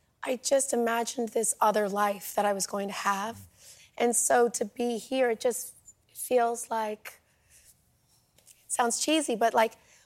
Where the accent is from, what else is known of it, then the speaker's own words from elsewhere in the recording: California, United States; I was from Northern California.